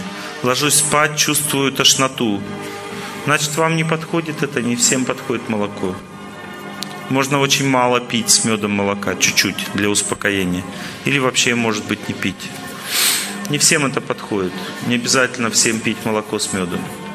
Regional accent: Ural, Russia; Я родился в Северном Уральском городе, Там только матом все время разговаривают.

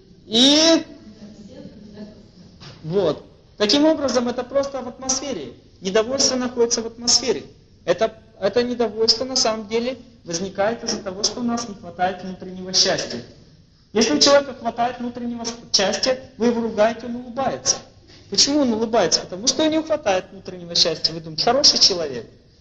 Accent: Russia; born there; Мы родились здесь, в России.

